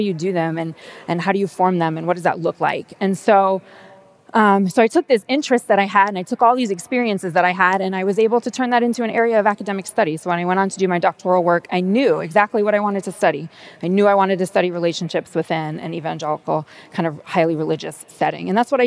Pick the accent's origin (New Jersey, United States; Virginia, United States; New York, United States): New Jersey, United States; than I had been in previously growing up in North Jersey. I went to public schools my whole life.